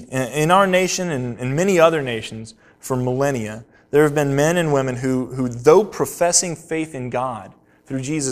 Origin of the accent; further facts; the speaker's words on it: the South, United States; I say Yankee because I'm a Southerner.